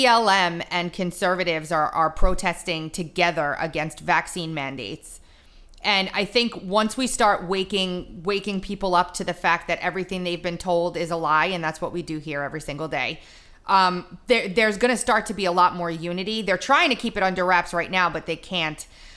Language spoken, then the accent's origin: English; Long Island, New York, United States; now in South Carolina, United States; I'm a New York native too. I grew up on Long Island, but I came here to South Carolina.